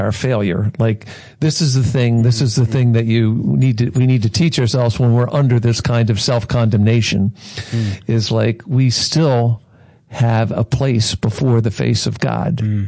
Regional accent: Baltimore, Maryland, United States; I grew up in Baltimore. I'm a Baltimorean.

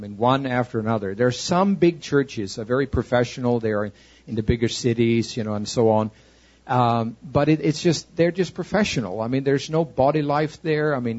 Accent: Stockholm, Stockholm County, Sweden; English is a second language; from Stockholm, Sweden.

